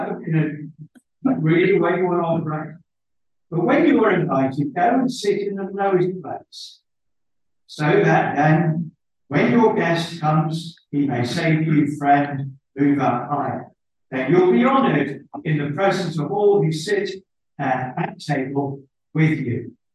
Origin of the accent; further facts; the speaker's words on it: United Kingdom; we have this internal desire as British people where we feel we must try and muster up some joy about heaven from deep within us